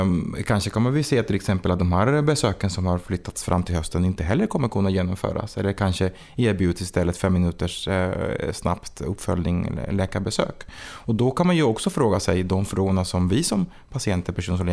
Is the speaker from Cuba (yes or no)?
yes; Cuba; Swedish is a second language; now in Sweden; när jag bodde kvar i mitt hemland som är Kuba.